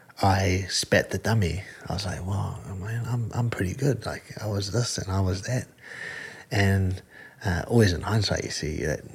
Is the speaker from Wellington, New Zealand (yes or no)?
no; Massey, Auckland, New Zealand; I grew up in Massey. I went to the local high school, played for the local rugby team, and yeah, I'm very happy that I had my childhood out on West Auckland at Massey.